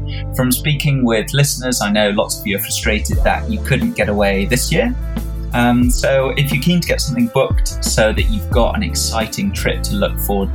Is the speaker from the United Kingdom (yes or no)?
yes; England, United Kingdom; Like, I'm from England and I've lived there most of my life